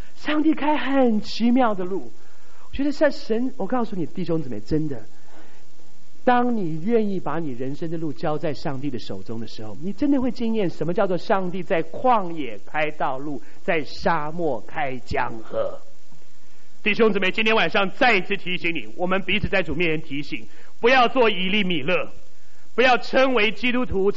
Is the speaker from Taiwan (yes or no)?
yes; Taiwan